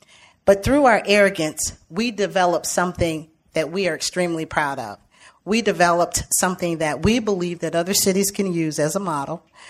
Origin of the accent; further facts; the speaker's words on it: Cincinnati, Ohio, United States; I'm from Cincinnati, Ohio.